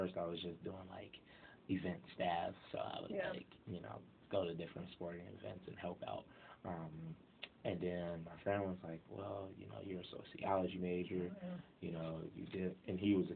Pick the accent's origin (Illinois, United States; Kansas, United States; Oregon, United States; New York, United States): Illinois, United States; Chicago; For sure, Well, I'm from Chicago. I went to a private high school called Loyola Academy.